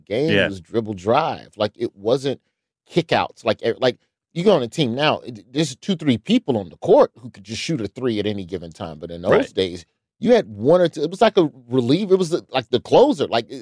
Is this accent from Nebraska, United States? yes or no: no; Alabama, United States; even though I'm from Alabama.